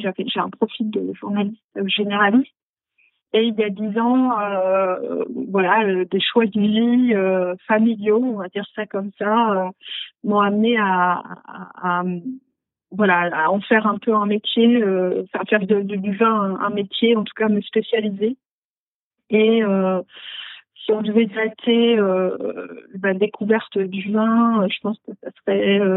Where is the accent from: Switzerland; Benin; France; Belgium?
France; Saint-Brieuc, Brittany; also born or lived in Alsace; moi, je suis bretonne à l'origine de la région de Saint-Brieuc. Donc, il n'y a pas du tout de vin là-bas. J'ai travaillé en Alsace pendant 10 ans